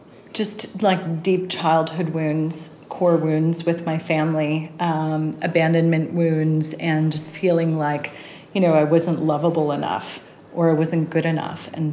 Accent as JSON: {"language": "English", "region": "New York", "country": "United States", "tie": "born or raised there", "said": "Well, so I grew up in New York, originally from the East Coast, lived most of my life there."}